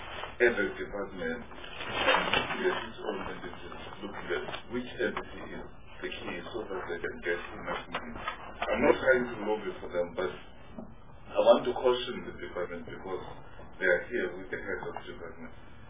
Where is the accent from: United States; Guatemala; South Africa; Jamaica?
South Africa; Not if you on the basis that this one is not South African, I'm South African.